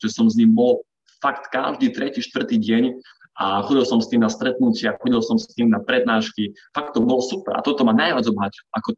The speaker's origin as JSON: {"language": "Slovak", "town": "Košice", "region": "Košice Region", "country": "Slovakia", "said": "spoznal som u nás v Košiciach jedného fakt akože mega bomba úspešného podnikateľa"}